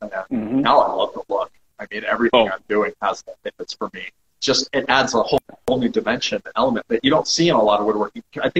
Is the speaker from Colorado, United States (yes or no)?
yes; Colorado, United States; So okay, I grew up in Colorado, which is pretty landlocked.